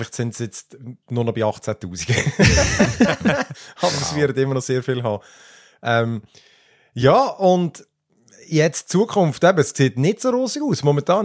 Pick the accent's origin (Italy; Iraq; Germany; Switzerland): Switzerland; das kann man nicht aussprechen als Schweizer.